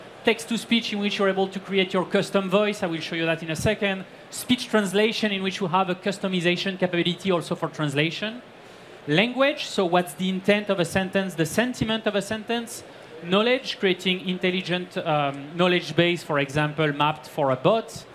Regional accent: France; accent: French; English is a second language; So I can speak in English, even with my French accent.

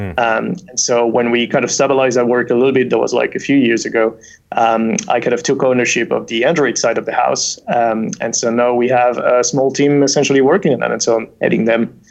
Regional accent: France; accent: mixed English accents; also born or lived in Boston; Yeah, France originally, and then I traveled enough that I have a mixed bag of different English accents that nobody even know where I'm from in the end.

